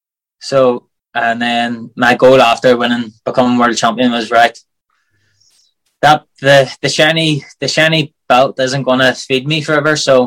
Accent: Belfast, Northern Ireland, United Kingdom; Belfast was mad. So it was, there was a lot of trouble and everything growing up.

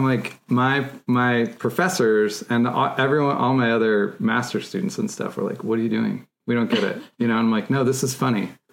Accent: California, United States; California.

